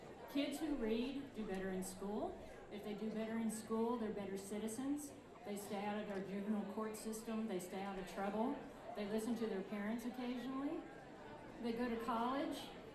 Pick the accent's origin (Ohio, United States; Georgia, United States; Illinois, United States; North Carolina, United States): Georgia, United States; Jonesboro; because I grew up in Jonesboro, Georgia.